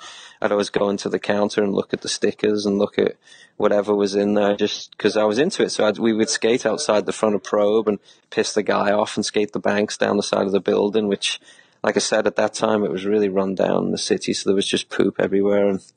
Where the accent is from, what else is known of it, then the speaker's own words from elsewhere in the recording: Liverpool, North West England, United Kingdom; Well, I mean, I grew up in Liverpool, right? And I grew up playing soccer, playing football.